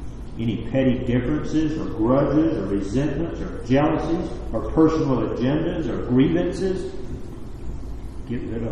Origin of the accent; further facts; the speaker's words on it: North Carolina, United States; I remember this week when I was a little boy, over 40 years ago now, growing up in North Carolina